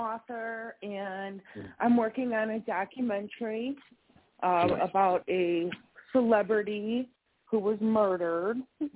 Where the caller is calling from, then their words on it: Wisconsin, United States; I'm in Wisconsin.